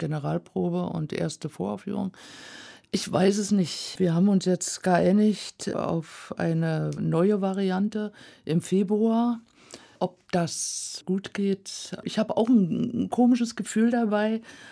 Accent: Berlin, Germany; also born or lived in Leipzig; Ich war als kleines Mädchen in Leipzig geboren, dann sehr früh nach Berlin gezogen mit den Eltern

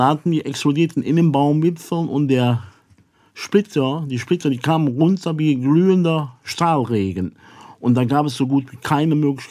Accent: Merode, North Rhine-Westphalia, Germany; Ja, es hat zum Beispiel in meinem Heimatort Merode eine Situation gegeben.

